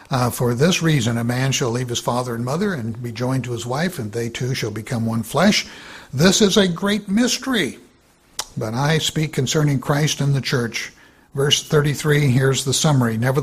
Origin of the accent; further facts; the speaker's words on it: Tigard, Oregon, United States; my next door buddy and friend that we grew up together in Tigard, Oregon, outside of Portland.